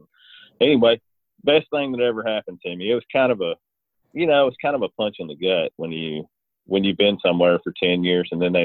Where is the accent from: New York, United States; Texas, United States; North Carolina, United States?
Texas, United States; now in East Texas, United States; I mean, I am from East Texas. Well, I'm from West Texas, but I live in East Texas, and I don't want my reports to look like a hillbilly did the report.